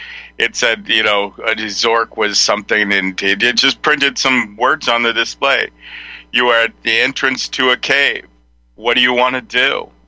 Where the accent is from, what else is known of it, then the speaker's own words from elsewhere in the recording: California, United States; I grew up in Silicon Valley, so, you know, that was kind of normal